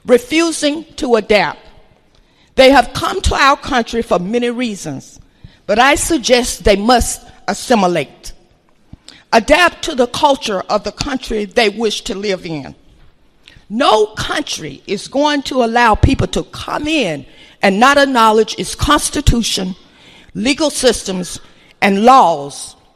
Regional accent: United States; I am ADOS, American Descendants of Slaves. I am a Black American, and I am an American.

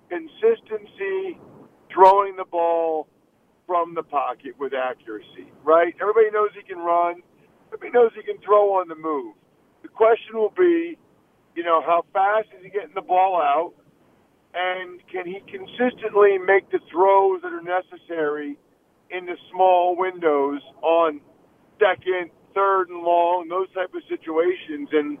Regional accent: Pennsylvania, United States; And then, obviously, I grew up outside of Philadelphia.

